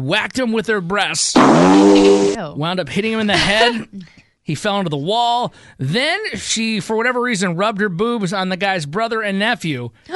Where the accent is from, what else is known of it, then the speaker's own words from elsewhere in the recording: Michigan, United States; But I am a Michigan boy. I'm proud to say I'm from Michigan.